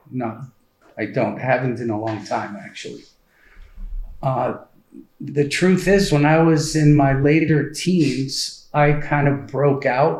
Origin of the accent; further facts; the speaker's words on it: Montreal, Quebec, Canada; I was born and raised in an Orthodox Jewish family. I was born in Montreal, raised there. My parents were both Eastern European Holocaust survivors.